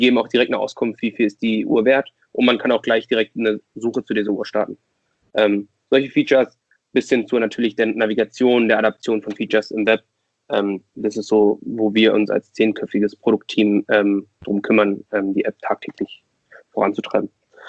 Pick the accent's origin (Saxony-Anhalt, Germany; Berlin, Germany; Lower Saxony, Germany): Berlin, Germany; Ich bin geboren in Berlin, aufgewachsen und geboren in Berlin.